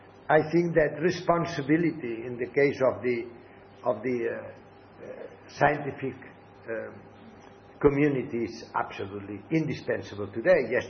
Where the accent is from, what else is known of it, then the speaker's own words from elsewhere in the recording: Barcelona, Catalonia, Spain; born there; English is a second language; And if, as I am, as I was born in Barcelona, what you want, I prefer the Barça, not the Real Madrid